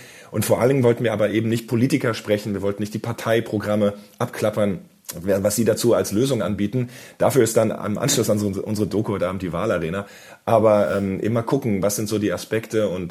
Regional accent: Wiesbaden, Hesse, Germany; ich habe zum Beispiel zum ersten Mal in meiner Heimatstadt Wiesbaden gedreht

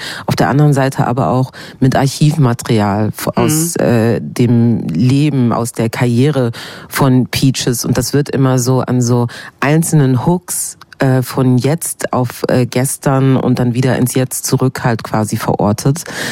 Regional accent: North Rhine-Westphalia, Germany; weil ich komme ja auch gar nicht aus Berlin. Ich bin ja aus dem Ruhrpott.

